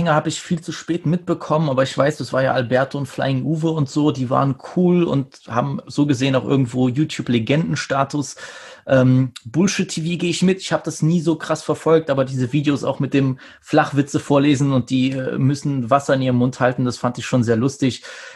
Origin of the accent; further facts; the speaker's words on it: Poland; Ich als Pole